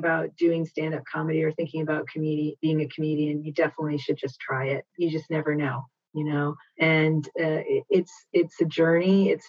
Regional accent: Canada; also born or lived in Guyana; A lot of my comedy focuses on my Indo-Caribbean heritage. I was born in Guyana, South America, and I was raised in Canada in the 70s

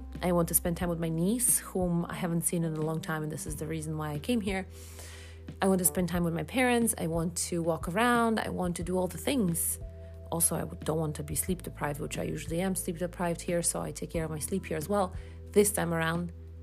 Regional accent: Poland; English is a second language; moved away as an adult; now in United States; I have been living in America for the last 20 years, and I was born in Poland and lived here for 21 years.

